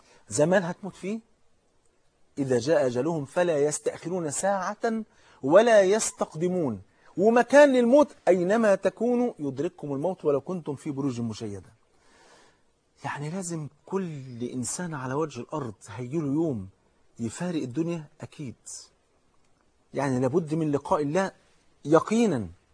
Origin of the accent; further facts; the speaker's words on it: Cairo, Cairo Governorate, Egypt; عندنا في الحي اللي أنا تربيت فيه في مصر القديمة